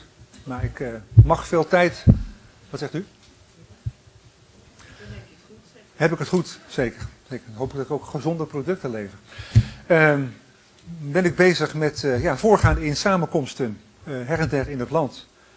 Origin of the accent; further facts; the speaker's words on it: Den Helder, North Holland, Netherlands; Ik ben geboren en getogen in Den Helder. Ik spreek op veel plaatsen in Nederland en moet vaak zeggen, u kunt wel horen dat ik niet uit deze streek kom.